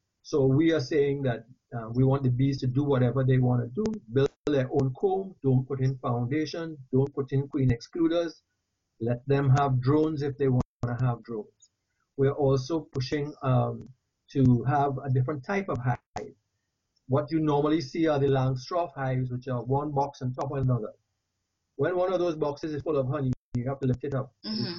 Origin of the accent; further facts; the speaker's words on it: Trinidad & Tobago; I'm from Trinidad and I started there.